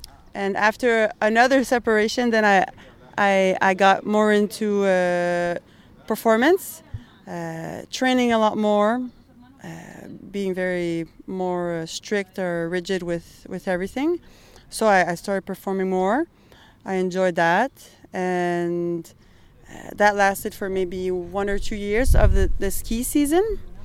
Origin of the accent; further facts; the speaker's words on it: Ottawa, Ontario, Canada; born there; now in Quebec, Canada; I was born in Ottawa.